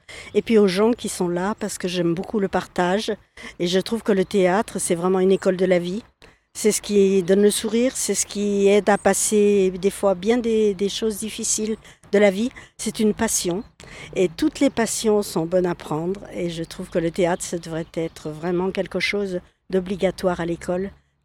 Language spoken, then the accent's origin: French; Voiron, Auvergne-Rhône-Alpes, France; Je suis née à Voiron. J'ai tout fait à Voiron. J'ai été baptisée, j'ai été mariée